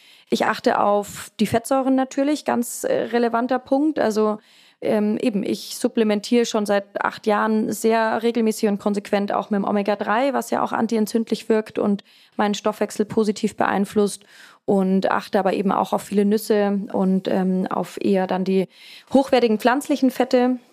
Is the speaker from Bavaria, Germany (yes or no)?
yes; Bamberg, Bavaria, Germany; hier bei mir in Franken, ich komme ja aus Bamberg